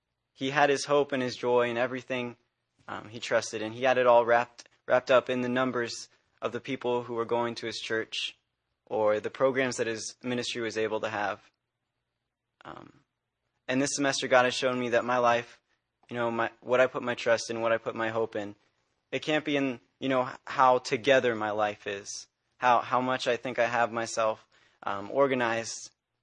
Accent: Ashburn, Virginia, United States; I'm a sophomore pastoral major, and I'm from Ashburn, Virginia.

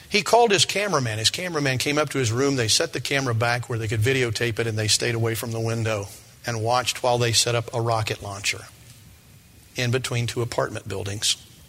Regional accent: United States; How should I feel as an American when I hear this

